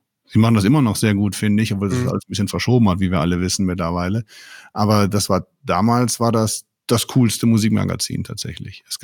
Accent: Mönchengladbach, North Rhine-Westphalia, Germany; In meiner Heimatstadt Mönchengladbach.

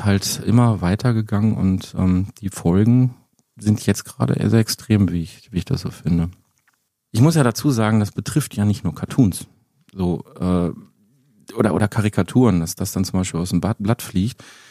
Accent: Herten, North Rhine-Westphalia, Germany; also born or lived in Herne; ich komme ja ursprünglich aus Herten. Also ich bin in Herne geboren, ich habe bis vor ein paar Jahren in Herten gewohnt.

